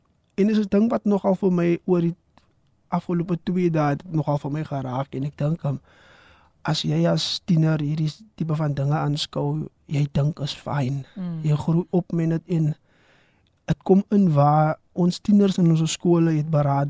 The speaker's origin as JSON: {"language": "Afrikaans", "region": "Western Cape", "country": "South Africa", "tie": "born or raised there", "said": "soos ek groot geword het in Verhullepak, jy weet, en ek dink reg oor die Skaap, die Kaapse Skiereiland, is daar bende aktiwiteite"}